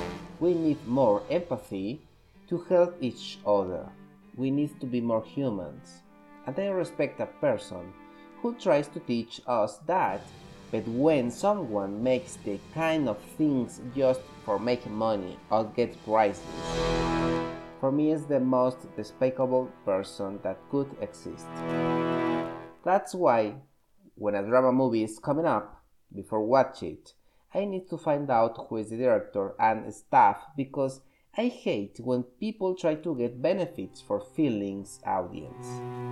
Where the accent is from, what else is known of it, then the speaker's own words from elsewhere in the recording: Mexico; English is a second language; As you know, I'm from Mexico, and currently, I live in Mexico.